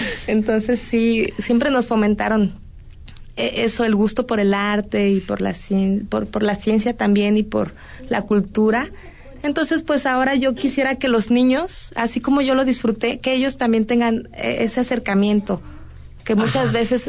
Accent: Hidalgo, Mexico; Pues yo desde chiquita siempre, no soy de aquí, soy de Hidalgo.

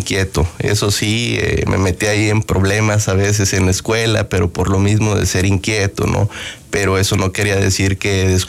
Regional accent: Chiapas, Mexico; Incluso con nuestra naturaleza como mexicanos, que siempre hemos sido unas personas muy tranquilas

